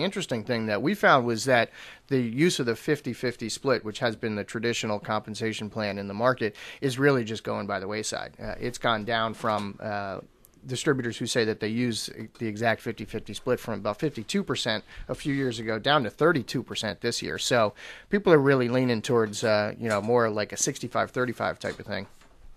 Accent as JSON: {"language": "English", "region": "New York", "country": "United States", "said": "I live in New York, and I'm from"}